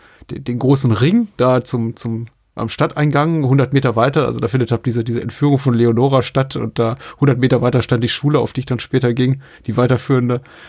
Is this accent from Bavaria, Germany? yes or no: yes; Würzburg, Bavaria, Germany; Würzburgs, weil das ist ja irgendwie meine alte Heimatstadt, in der ich meine Kindheit und frühe Jugend verlebte